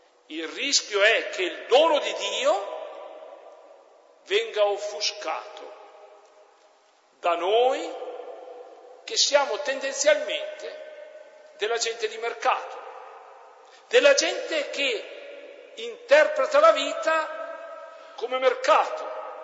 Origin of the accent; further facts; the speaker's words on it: Trentino-Alto Adige, Italy; Per me che vengo dalle Dolomiti di Brenta, il Bondone è un panettone che non mi dice niente.